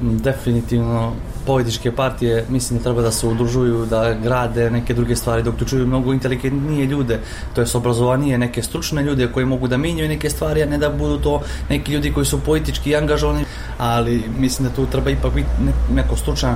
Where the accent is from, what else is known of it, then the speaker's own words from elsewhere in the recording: Montenegro; mi smo svi Crnogorci, živimo tu, mi smo Crnogorci